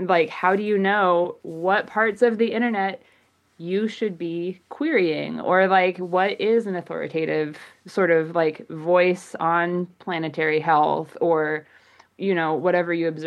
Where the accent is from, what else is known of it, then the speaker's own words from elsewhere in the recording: Colorado, United States; my personal relationship with the natural environment growing up in Colorado